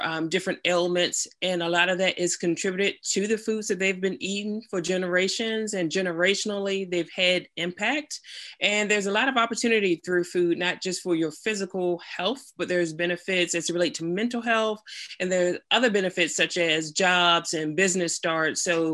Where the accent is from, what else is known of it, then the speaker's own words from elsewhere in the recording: Virginia, United States; I grew up in Virginia. I grew up on a farm, and I tried to separate myself from that lifestyle because it was hard work